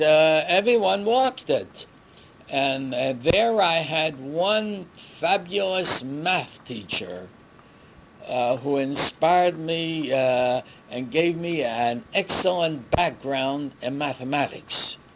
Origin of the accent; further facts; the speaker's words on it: Baltimore, Maryland, United States; born there; I was born in Baltimore, Maryland, around 19, somewhere between 1913 and 1915.